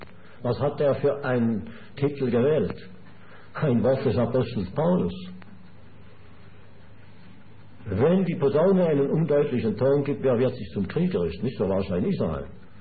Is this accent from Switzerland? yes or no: yes; Schaffhausen, Switzerland; an was ich mich erinnere, als Bub in Schaffhausen